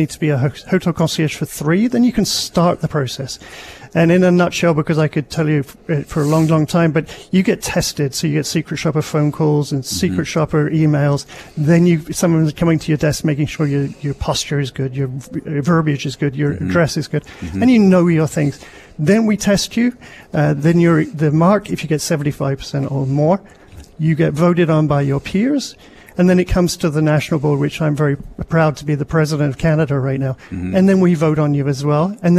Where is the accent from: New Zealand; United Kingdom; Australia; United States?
United Kingdom; Ipswich, East of England; I grew up in the Ipswich area of England.